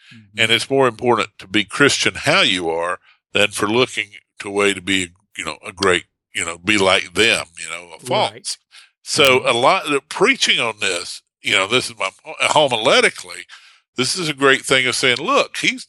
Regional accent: Claudeville, Virginia, United States; also born or lived in Slate Mountain, North Carolina; I'm not really from Mount Airy or Stewart. I'm from Claudeville, Virginia, and Slate Mountain, North Carolina, to be technically correct.

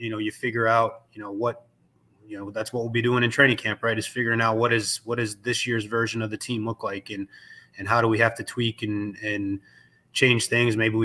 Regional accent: New York, United States; We're both, from the East Coast. My wife's from New Jersey. I'm from New York.

